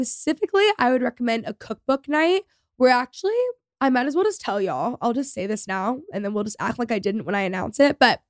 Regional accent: McKinney, Texas, United States; I grew up in McKinney, Texas. It's a suburb north of Dallas. And we have a really cute downtown square.

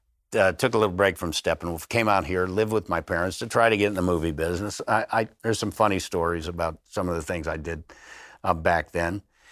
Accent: Highland Park, Illinois, United States; also born or lived in Blue Island / Harvey; I was born in Blue Island, Illinois, lived in Harvey, Illinois, and then we moved up to the northern suburbs of Highland Park, and that's where I went to school

